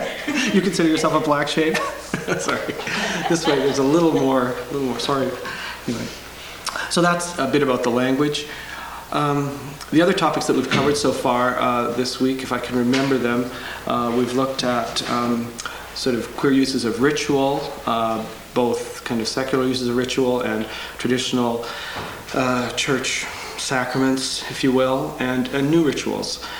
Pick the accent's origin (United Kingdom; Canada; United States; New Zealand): Canada; I'm a Canadian, by the way